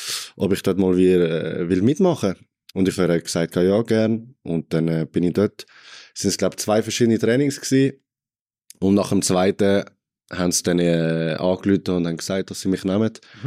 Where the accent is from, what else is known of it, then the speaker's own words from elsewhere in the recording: Meisterschwanden, Aargau, Switzerland; 21, komme aus dem Kanton Aargau in Meisterschwanden, wenn das irgendjemandem etwas sagt, am Allwilersee. Ja, da bin ich aufgewachsen